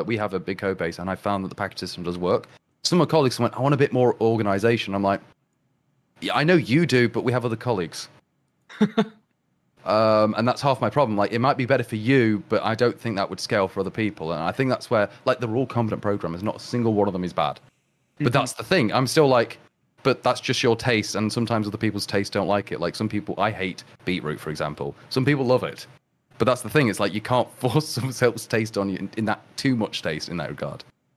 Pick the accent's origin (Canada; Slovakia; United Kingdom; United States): United Kingdom; England; No, it's just because us English people can pronounce T's.